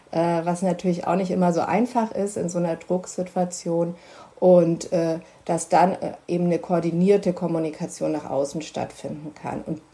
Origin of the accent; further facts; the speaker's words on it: Allgäu, Germany; ich komme ja aus Izmir im Allgäu